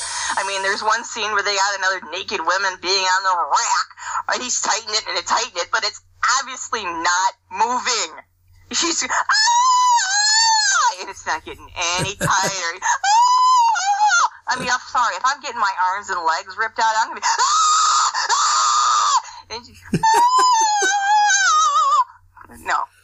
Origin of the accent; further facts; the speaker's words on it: Chicago, Illinois, United States; I'm an Italian from Chicago. This is as good as it gets for me.